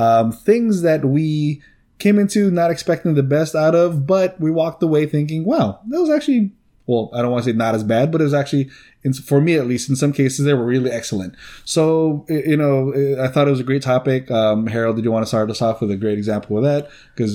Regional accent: Philippines; I don't know if it's just growing up in the Philippines.

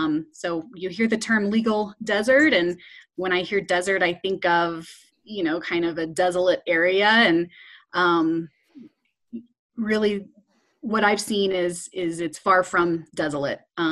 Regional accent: Fort Collins, Colorado, United States; Well, I was originally from Fort Collins, Colorado, which most people are familiar with because of the university there and really kind of a great community.

